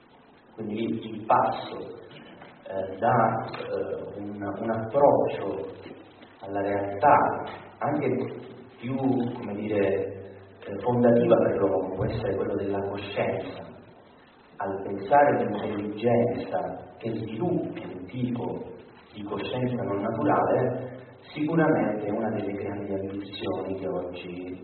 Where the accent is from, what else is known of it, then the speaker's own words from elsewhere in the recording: Pozzallo, Sicily, Italy; now in Rome, Italy; sono prete diocesano, diocesi di Noto in Sicilia, sono originario della provincia di Ragusa, piccolo paese sul mare che si chiama Pozzallo